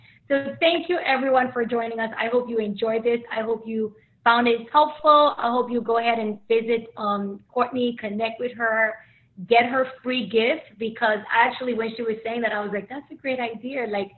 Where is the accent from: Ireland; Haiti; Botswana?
Haiti; now in United States; I'm from Haiti. I'm Haitian American.